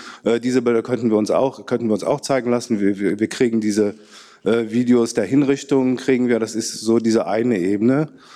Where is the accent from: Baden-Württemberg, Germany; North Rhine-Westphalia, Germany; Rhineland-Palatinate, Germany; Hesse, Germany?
North Rhine-Westphalia, Germany; Cologne; born there; passt ja gerade als gebürtiger Kölner.